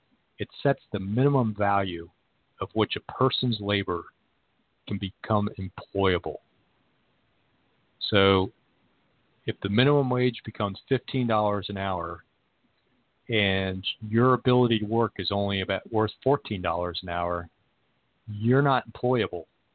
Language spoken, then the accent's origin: English; the South, United States; there were lots of states that had blood tests when I was growing up in the South, just to make sure that there wasn't mixed marriages.